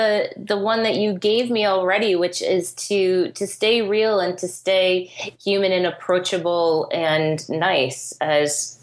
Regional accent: Detroit, Michigan, United States; My hometown is in the Detroit area, and that area is going through a rebirth

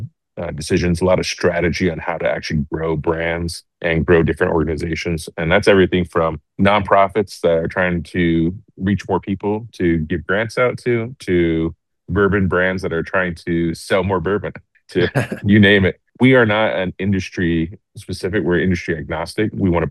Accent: Indonesia; I grew up in Indonesia. I was born and raised in Asia.

